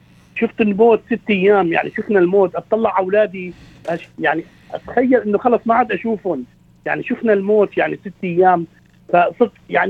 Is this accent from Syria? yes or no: yes; Syria; now in Australia; بحبوا البحر بسوريا، بس كنا نروح على اللاذقيه وعلى طرطوس، بس صار عندنا الوضع اختلف عندنا بسوريا.